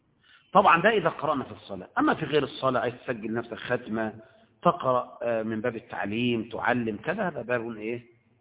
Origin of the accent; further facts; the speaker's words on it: Egypt; لكن هل ممكن نقرأ بقراءات مثلا أخرى عندنا في مصر غير حفص؟